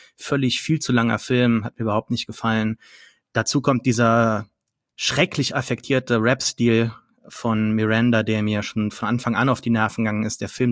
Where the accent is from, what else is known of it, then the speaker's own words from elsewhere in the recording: Saarlouis, Saarland, Germany; weil meine Heimatstadt ein früheres, kein Schloss war, aber eine Festung. Und das kann man heute noch sehr gut erkennen. Also Saarlouis war so eine Festungsstadt